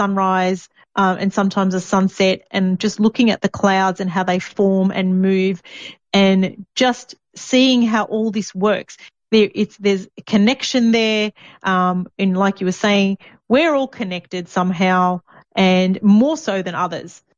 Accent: Gold Coast, Queensland, Australia; from Gold Coast, Australia.

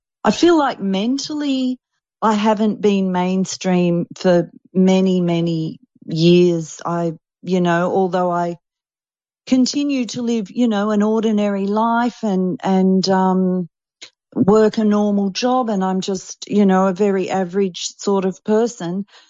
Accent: Sydney, New South Wales, Australia; Well, I'm Australian. I was born and raised in Sydney, but currently I'm living in Queensland, Australia, where it's very hot and very humid and semi-tropical, but the beaches are gorgeous, so I'm happy to be here. I've also lived overseas at various times in Asia and the UK

